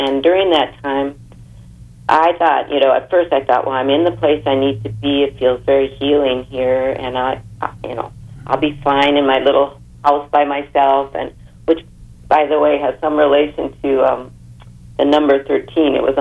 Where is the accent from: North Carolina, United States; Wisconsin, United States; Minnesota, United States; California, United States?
Minnesota, United States; Northfield; also born or lived in Chicago; now in Evanston, United States; I grew up living in the Midwest and grew up in Northfield, Minnesota, married my husband. We moved to Chicago and raised our 2 children in Evanston.